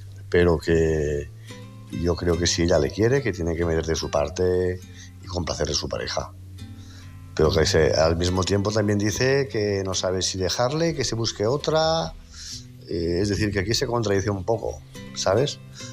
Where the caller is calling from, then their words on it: Tarragona, Catalonia, Spain; de Tarragona.